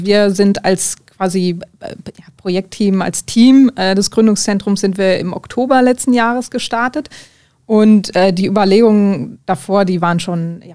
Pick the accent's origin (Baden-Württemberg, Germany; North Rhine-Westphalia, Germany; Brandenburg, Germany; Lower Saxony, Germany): North Rhine-Westphalia, Germany; now in Aachen, Germany; bin 34 und komme gebürtig aus dem Sauerland. Kam dann zum Maschinenbaustudium hier nach Aachen, habe das dann auch zu meiner Wahlheimat gemacht